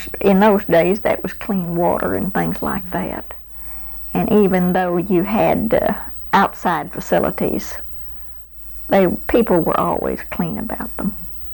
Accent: Springfield, Missouri, United States; born there; I was born in Springfield, Missouri, because my father's people lived there and they didn't have any hospitals here.

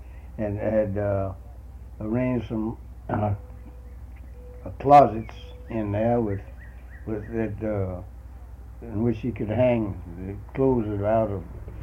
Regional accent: Benoit, Mississippi, United States; born there; I was born at Benoit. I was born on Egypt Ridge, 1 mile south of the town of Benoit on the Grapeland Road in the old original … house, log house. It was a log house.

